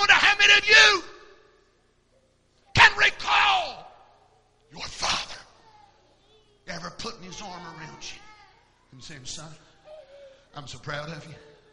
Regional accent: Kentucky, United States; When I was just a kid, me and Harry and my sisters, we was raised there in Kentucky and lived near a patch of woods.

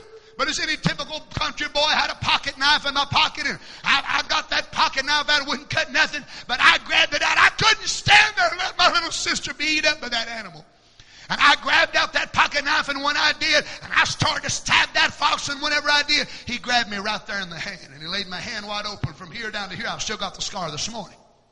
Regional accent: Kentucky, United States; When I was just a kid, me and Harry and my sisters, we was raised there in Kentucky and lived near a patch of woods.

